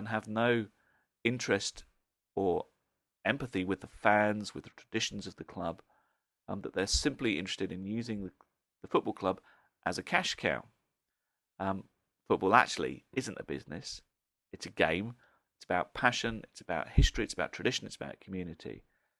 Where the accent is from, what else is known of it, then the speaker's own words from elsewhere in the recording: Camelford, South West England, United Kingdom; my very local, my hometown team of Camelford.